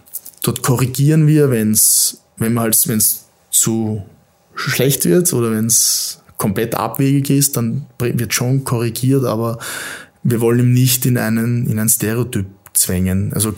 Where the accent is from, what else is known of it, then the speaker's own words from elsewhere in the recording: Vienna, Austria; Ich komme aus Wien, an und für sich, habe keinen niederösterreichischen Dialekt, würde ich jetzt meinen.